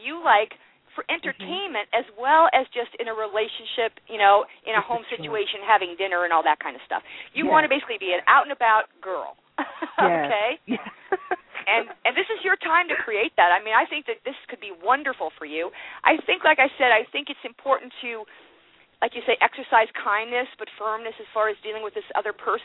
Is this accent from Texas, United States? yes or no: no; Worcester, Massachusetts, United States; Ah, I was born and raised in Worcester.